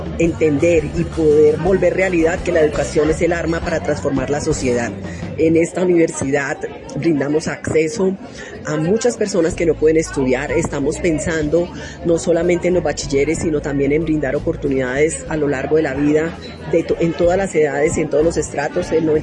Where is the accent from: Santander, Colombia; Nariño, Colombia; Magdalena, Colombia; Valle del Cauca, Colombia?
Santander, Colombia; soy primero una mujer santandereana, de una clase media que estudió con mucho esfuerzo